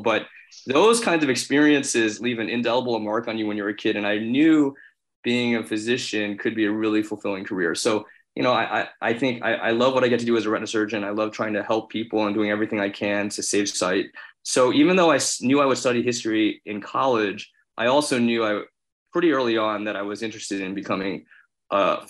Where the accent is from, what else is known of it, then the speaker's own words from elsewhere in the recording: Springfield, Illinois, United States; So I grew up in Springfield, Illinois